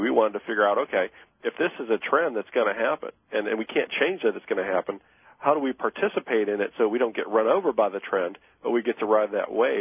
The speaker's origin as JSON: {"language": "English", "country": "United States", "said": "as a American who loves my country"}